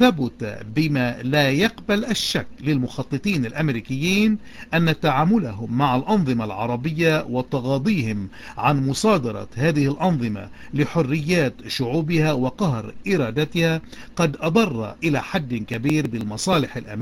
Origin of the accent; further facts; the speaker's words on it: Lebanon; يسوقون بوقاحة لمنطق مريض يقول أنه لا يحق لنا كلبنانيين المراهنة على أمريكا